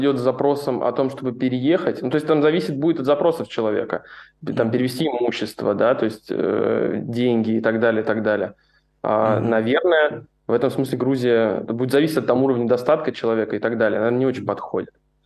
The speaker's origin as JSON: {"language": "Russian", "country": "Russia", "said": "Это либо обычно тебя спрашивают, откуда ты? Из России."}